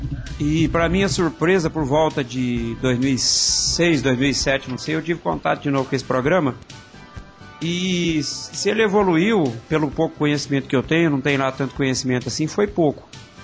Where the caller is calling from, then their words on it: Ituiutaba, Minas Gerais, Brazil; eu sou aqui de Minas Gerais, eu moro em Ituiutaba